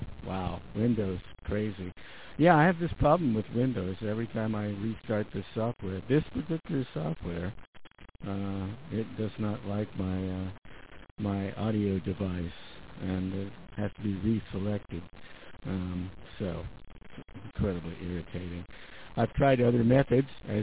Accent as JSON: {"language": "English", "country": "United States", "said": "So I'm an Ami, and I got my license as an American"}